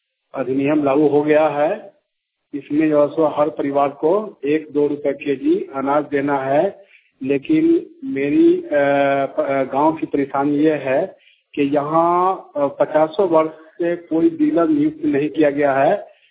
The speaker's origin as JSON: {"language": "Hindi", "region": "Bihar", "country": "India", "said": "मैं ग्राम ग्रोह शरीफ प्रखंड बोखरा जिला सीतामढ़ी बिहार का निवासी हूँ।"}